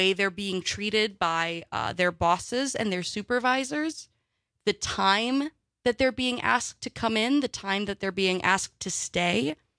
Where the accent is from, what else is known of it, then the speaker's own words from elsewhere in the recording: Wausau, Wisconsin, United States; Growing up in Wausau, you don't often think of central Wisconsin as the highlight, as the main center of immigration or the discussion of immigration.